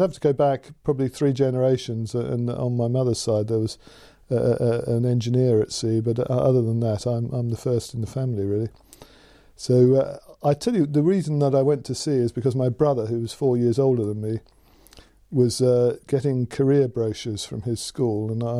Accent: Epsom, South East England, United Kingdom; born there; I was born in Epsom in Surrey on the 7th of October 1949.

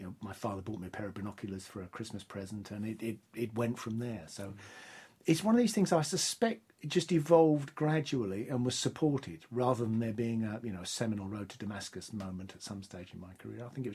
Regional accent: London, United Kingdom; I was brought up in London. That was after my father's retirement that we moved. I'm essentially a Londoner, or I am a Londoner. And it's a moot point whether I'm North London or East London. We grew up within sound of the Arsenal football stadium.

